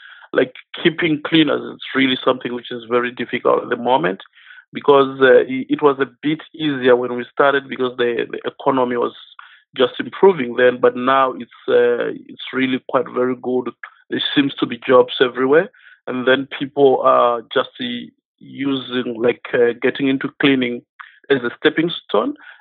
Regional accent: Pretoria, Gauteng, South Africa; moved away as an adult; now in Ireland; No, I live in Ireland, but I'm from South Africa.

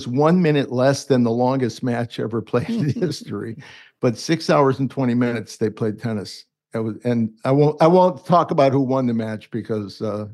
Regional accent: Hartford, Connecticut, United States; And, you know, I'm originally from Hartford.

